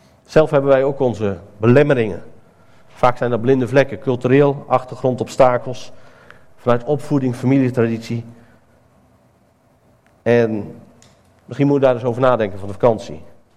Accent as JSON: {"language": "Dutch", "region": "Zeeland", "country": "Netherlands", "said": "ik kom zelf uit Zeeland."}